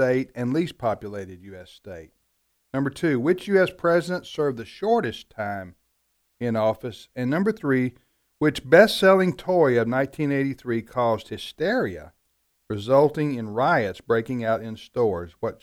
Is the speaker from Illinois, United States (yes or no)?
no; Houston, Missouri, United States; born there; So I tell people I was born in Houston, Texas, Missouri.